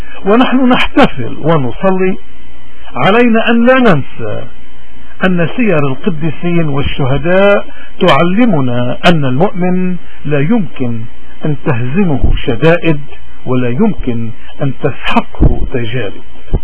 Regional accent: Lebanon; تسلحنا به كلبنانيين منذ 7000 سنة ولازلنا

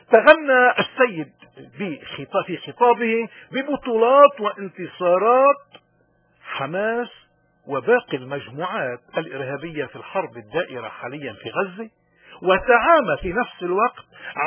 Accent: Lebanon; مين اللي حكي ومين اللي هيننا نحن كلبنانيين

